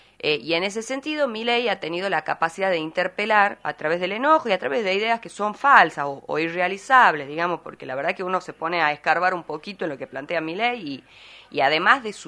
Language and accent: Spanish; Argentina; plantea ideas que ya lo hemos vivido como argentinos.